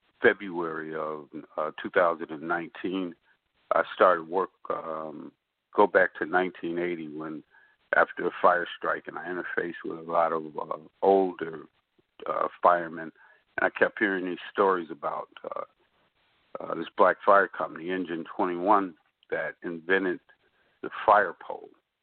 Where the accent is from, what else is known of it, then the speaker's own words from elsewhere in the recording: Chicago, Illinois, United States; I'm a Chicago. I grew up in Chicago. Lived in South Shore community when I was in high school, of course. East Englewood, growing up.